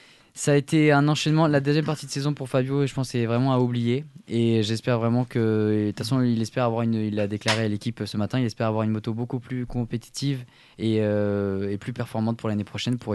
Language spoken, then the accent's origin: French; Nice, Provence-Alpes-Côte d'Azur, France; moi je viens de Nice, donc niçois